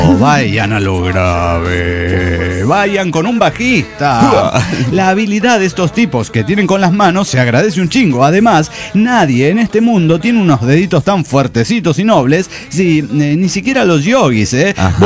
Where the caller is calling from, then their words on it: Rosario, Santa Fe, Argentina; En Rosario, Argentina.